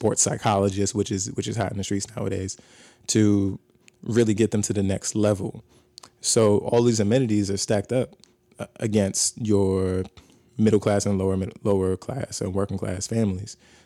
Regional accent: Atlanta, Georgia, United States; What was a good team when I was growing up in Atlanta?

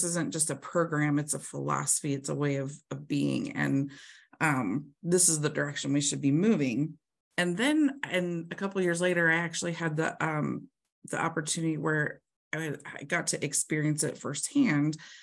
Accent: Nebraska, United States; I'm born and raised in Nebraska, in a small town in far western Nebraska.

